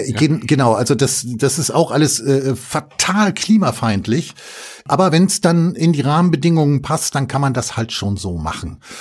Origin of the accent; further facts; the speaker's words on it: Hamburg, Germany; Ich bin, ich bin ja in Hamburg-Altona aufgewachsen und das war früher Dänemark.